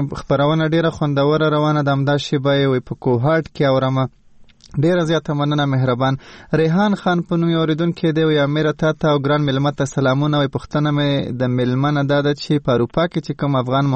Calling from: Qatar; د قطر نه یم.

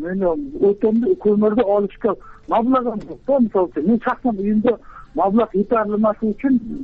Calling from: Surxondaryo Region, Uzbekistan; Men O'zbekistondan, Surxondaryo viloyatidanman, O'zbekistondanman. Qumqo'rg'on tumanidanman.

